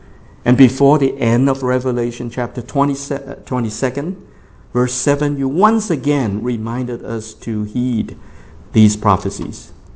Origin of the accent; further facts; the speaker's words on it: San Francisco, California, United States; And I come from San Francisco. And I hate to walk in the street of San Francisco.